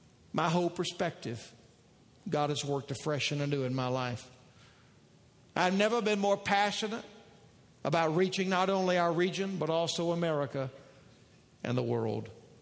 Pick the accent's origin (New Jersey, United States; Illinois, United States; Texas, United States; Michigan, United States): Texas, United States; Takes me back to the little church I grew up in Texas.